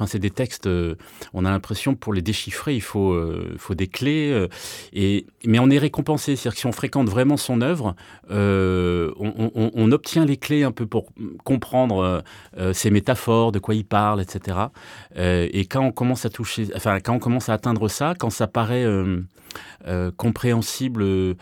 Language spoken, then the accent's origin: French; Brittany, France; je suis breton